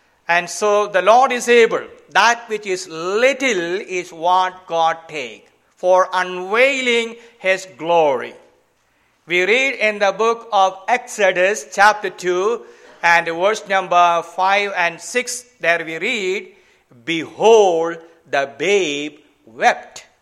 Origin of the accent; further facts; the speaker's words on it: Kerala, India; first language Malayalam; English is a second language; All while I had 10 years of education in my mother tongue, Malayalam, I never knew any language.